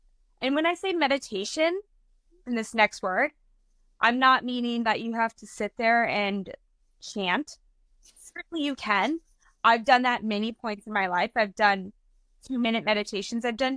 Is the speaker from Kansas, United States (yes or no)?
yes; Kansas, United States; Oh, by the way, I'm from Kansas.